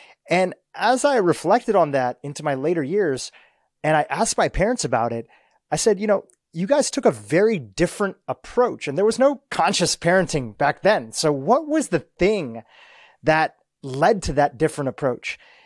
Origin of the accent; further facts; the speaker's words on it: Kenya; born there; And I was born in Kenya, but I was raised here